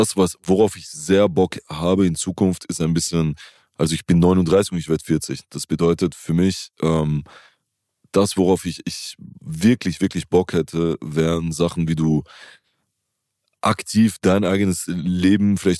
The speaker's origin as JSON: {"language": "German", "country": "Italy", "said": "das ist irgendwo ein Teil unserer Kultur"}